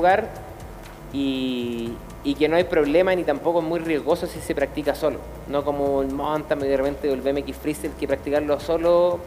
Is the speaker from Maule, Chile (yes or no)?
no; Los Morros, Santiago Metropolitan Region, Chile; Yo iba en un colegio público de la comuna El Bosque, con alto riesgo social. Yo me crié en Los Morros, no sé si alguien conoce Los Morros, que es un lugar altamente estigmatizado por la precariedad social.